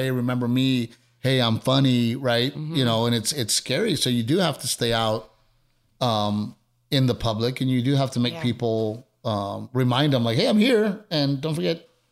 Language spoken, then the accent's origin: English; Texas, United States; Like, of course I'm Texan, but I want to represent us on a huge level, right?